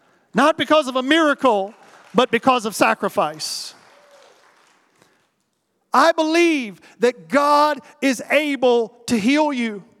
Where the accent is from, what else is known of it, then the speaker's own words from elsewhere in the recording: United States; And I'm riding down the road, and I'm an American.